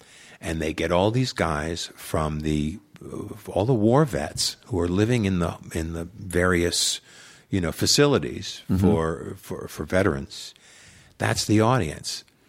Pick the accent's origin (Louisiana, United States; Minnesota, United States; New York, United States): New York, United States; I grew up on Long Island, New York, and I thought, well, I'll probably always live in this house